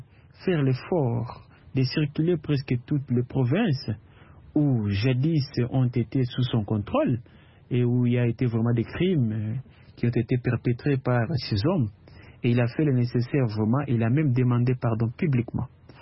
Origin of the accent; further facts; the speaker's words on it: Burkina Faso; ici chez nous en Afrique. Et particulièrement au Burkina Faso